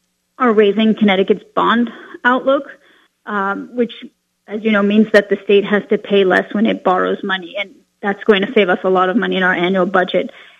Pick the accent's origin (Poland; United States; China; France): France; English is a second language; when I grew up in France, America, was always a beacon of freedom